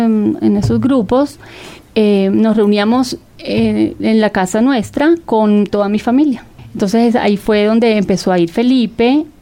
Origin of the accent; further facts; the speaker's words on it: Caribbean Region, Colombia; Sí, yo soy costeña y me encanta bailar.